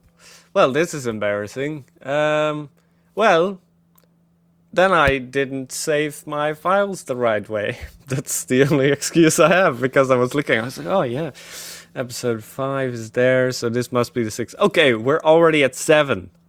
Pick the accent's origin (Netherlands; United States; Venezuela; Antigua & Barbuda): Netherlands; I'm from Netherlands, the guys that never could be together, you know.